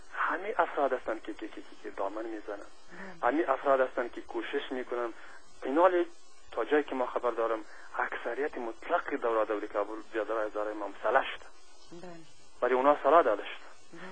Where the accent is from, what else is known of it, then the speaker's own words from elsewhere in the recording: Afghanistan; پس ما هم افغان هستیم، ما کشور خود را دوست داریم،